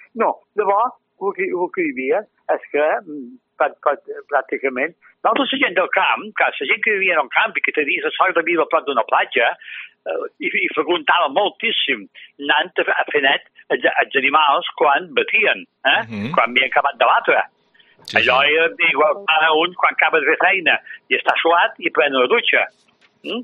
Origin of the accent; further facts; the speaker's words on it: Balearic Islands, Spain; born there; com que vaig néixer a la Cavalleria i vaig començar a anar acompanyat d'un missatge que devia tenir 6 anys.